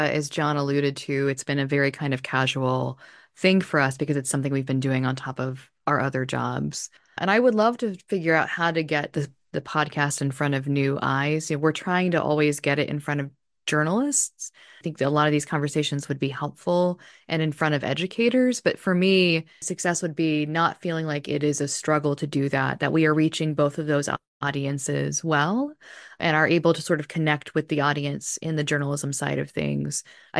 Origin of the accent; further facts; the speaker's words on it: Appalachia, United States; I'm from Appalachia